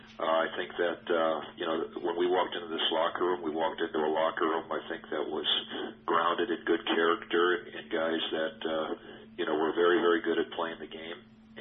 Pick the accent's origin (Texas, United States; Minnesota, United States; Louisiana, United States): Minnesota, United States; Minneapolis; growing up in the Midwest, I spent a lot of years in the Midwest, growing up in Minneapolis